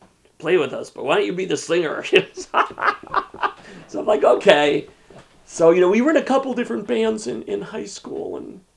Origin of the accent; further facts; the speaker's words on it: Chicago, Illinois, United States; also born or lived in Cleveland / Detroit; I'm from Chicago and kind of moved around. I was in Cleveland area for a while, then back to Chicago, then to Detroit area, then back to Chicago, then back.